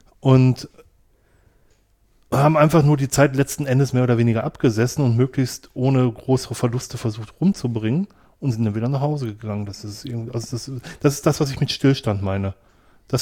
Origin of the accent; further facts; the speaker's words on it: Wanne-Eickel, North Rhine-Westphalia, Germany; Ich bin in Wanne-Eickel echt im Ruhrgebiet groß geworden und ich habe gesagt, ich werde meinen Wanne-Eickel nie verlassen.